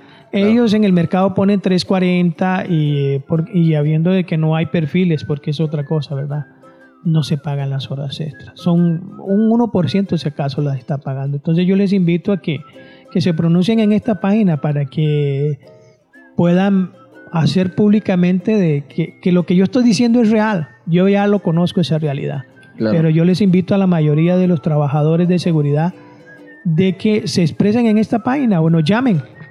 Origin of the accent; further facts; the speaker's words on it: Costa Rica; como personas, como ciudadanos costarricenses